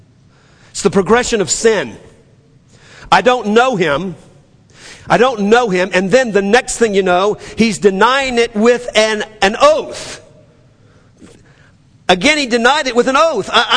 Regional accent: Metairie, Louisiana, United States; accent: New Orleans; So I'm from Metairie.

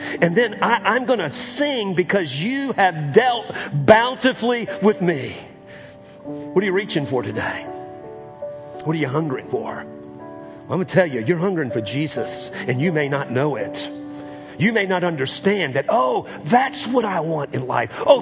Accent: New Orleans, Louisiana, United States; You know, I grew up in New Orleans, Louisiana, and as a kid, we loved Mardi Gras.

